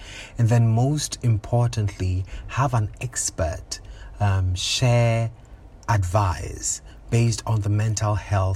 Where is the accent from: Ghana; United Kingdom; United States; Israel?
Ghana; And I, knowing then again as Ghanaian